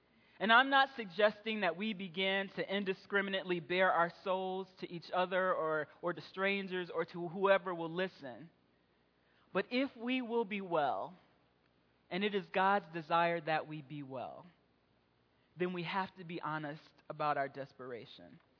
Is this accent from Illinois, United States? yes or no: yes; Chicago, Illinois, United States; I am so desperate for my hometown. I grew up in a beautiful, safe community in Chicago.